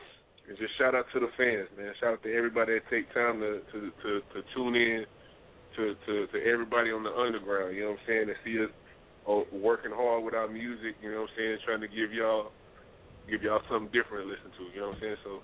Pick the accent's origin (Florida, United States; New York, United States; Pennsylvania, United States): Florida, United States; Pensacola; now in San Diego, United States; let me give a shout-out to my hometown, everybody that's tuning in, Pensacola, Florida. I love y'all, even though I'm out here on the West Coast.